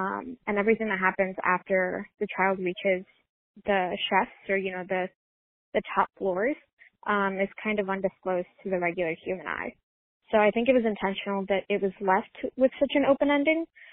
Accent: Atlanta, Georgia, United States; I'm from Atlanta.

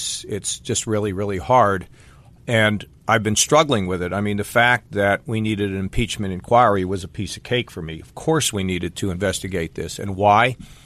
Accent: Westerville, Ohio, United States; I can remember being in Columbus in my hometown of Westerville on a Saturday morning

